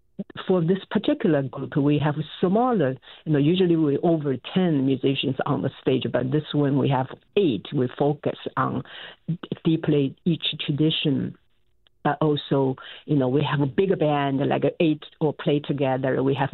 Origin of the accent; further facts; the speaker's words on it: China; English is a second language; Well, the I grew up in China and I played the traditional instruments called pipa.